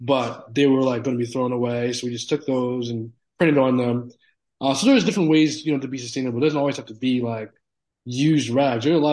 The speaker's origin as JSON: {"language": "English", "town": "Piscataway", "region": "New Jersey", "country": "United States", "tie": "born or raised there", "said": "I grew up in Piscataway, New Jersey. Like I said, it's not close to New York."}